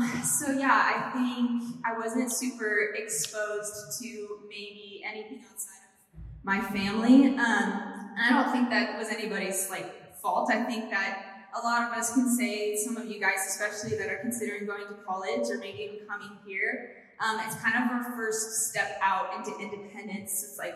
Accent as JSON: {"language": "English", "town": "Yamhill", "region": "Oregon", "country": "United States", "said": "I'm actually from Oregon, that was me showing over there. I'm actually, 20 minutes from Newburgh. I'm from a super small town called Yamhill."}